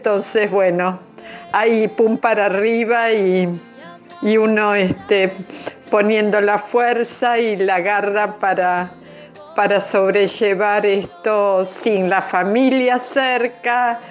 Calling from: La Plata, Buenos Aires Province, Argentina; de La Plata

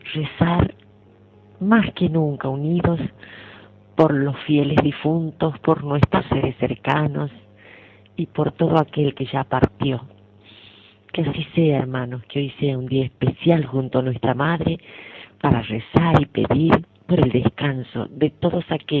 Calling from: San Miguel de Tucumán, Tucumán, Argentina; de San Miguel de Tucumán

